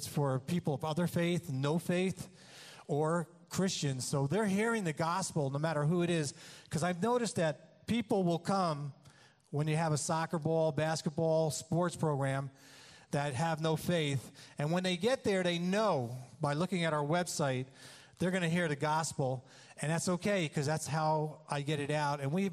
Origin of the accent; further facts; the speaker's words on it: New York, United States; And I'm from New York, and this is a funny story how I got here.